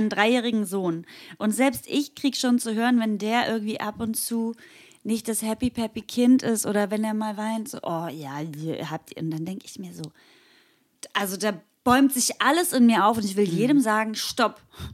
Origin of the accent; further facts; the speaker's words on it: Halberstadt, Saxony-Anhalt, Germany; born there; Halberstadt bei Magdeburg.